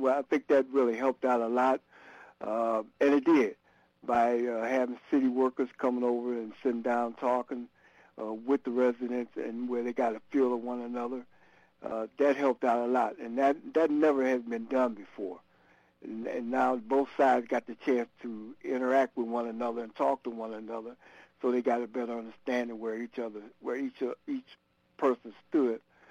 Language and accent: English; Freeport, United States; I remember born and raised in Freeport, and I remember that the neighborhood was a very thriving community.